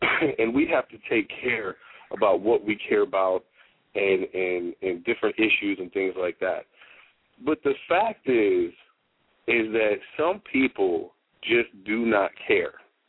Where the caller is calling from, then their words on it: Miami, Florida, United States; I'm calling from Miami, Florida.